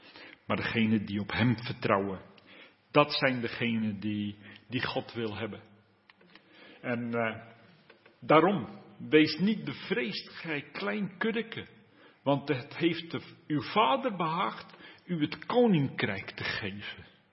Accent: Hilversum, North Holland, Netherlands; We hadden in Hilversum, waar ik vandaan kom, toen ik jong was, had je nog die koude oorlogstoestand.

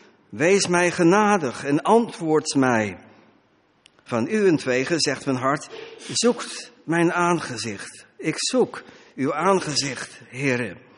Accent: Middelburg, Zeeland, Netherlands; Wij komen uit Middelburg, Nederland. Daar wonen we al heel lang.

